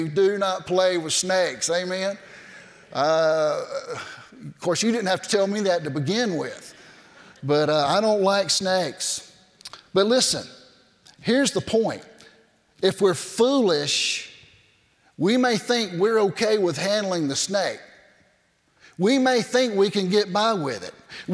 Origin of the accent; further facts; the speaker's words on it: Cairo, Georgia, United States; Now, I grew up in Cairo, Georgia. And Cairo is located just north of Tallahassee, Florida.